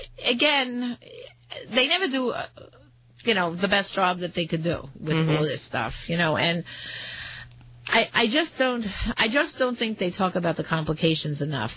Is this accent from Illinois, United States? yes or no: no; Metuchen, New Jersey, United States; live in New Jersey now, but I work in Staten Island where our office is. And it was amazing. Like, my hometown, I mean, it was great. Metuchen cleared right away, you know.